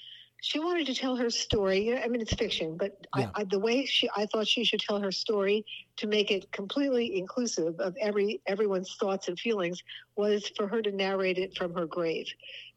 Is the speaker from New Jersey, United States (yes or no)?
yes; New Jersey, United States; moved away; Oh, I'm a Jersey girl, no matter what. Yeah. I moved out, but not willingly.